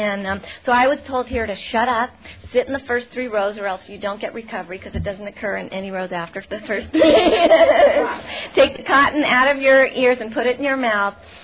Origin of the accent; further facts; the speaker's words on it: New York, United States; I'm from Westchester County, New York, you know, I'm no addict.